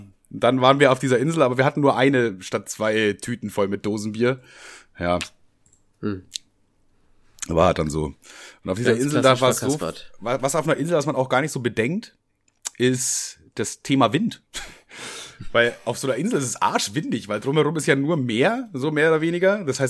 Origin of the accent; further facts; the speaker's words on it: Bavaria, Germany; das sage ich als Bayer.